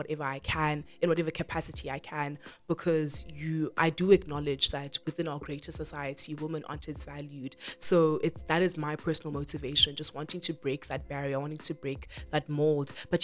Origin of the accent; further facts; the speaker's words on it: South Africa; seeing the position that we're in as South African youth and South Africa as a whole